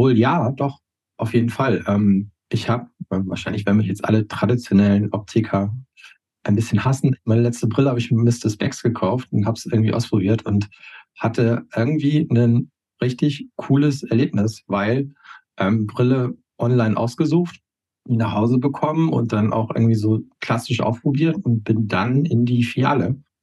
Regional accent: Hamburg, Germany; ich komme aus Hamburg, bin eigentlich Nordlicht

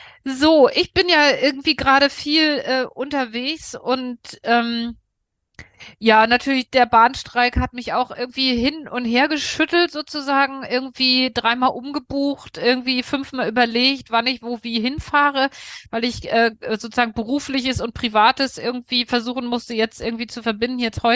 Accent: Hamburg, Germany; now in Berlin, Germany; Ich bin ja Hamburgerin.

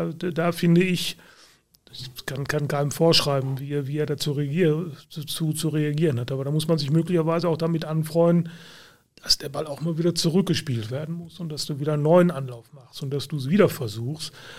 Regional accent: Gelsenkirchen, North Rhine-Westphalia, Germany; Meine Heimat.

